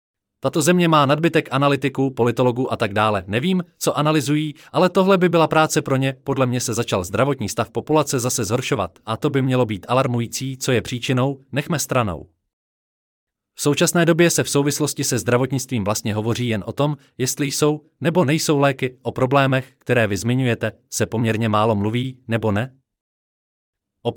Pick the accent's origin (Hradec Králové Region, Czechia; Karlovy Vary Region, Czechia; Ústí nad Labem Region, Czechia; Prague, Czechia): Prague, Czechia; i když jsem z Prahy